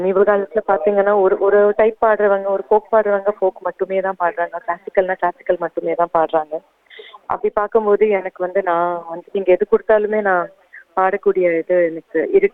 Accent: Hyderabad, Telangana, India; நான் வந்து ஹைதராபாத்ல தான் பிறந்து வளர்ந்தேன். ஸோ அதனால வந்து எனக்கு தமிழ் தெலுங்கும் தெரியும்.

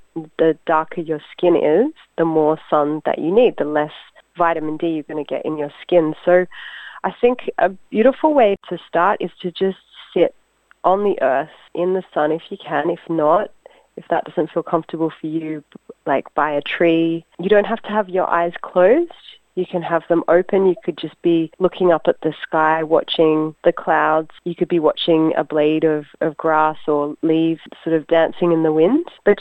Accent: Ku-ring-gai, New South Wales, Australia; as a Wiradjuri woman, traditionally I'm freshwater, but I've never lived in Wiradjuri country. I grew up in Ku'ringai.

